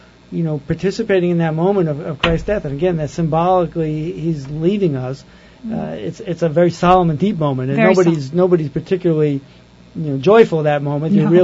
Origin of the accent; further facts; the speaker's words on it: New York, United States; And it was very difficult for me as a New Yorker, living through 9/11, even though we weren't there at the time, we were down here.